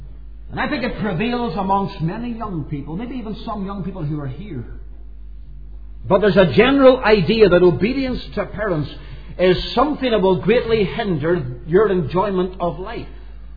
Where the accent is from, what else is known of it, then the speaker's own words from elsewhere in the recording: Derry, Northern Ireland, United Kingdom; being in a shop at Londonderry, my hometown, standing at the counter waiting to be served.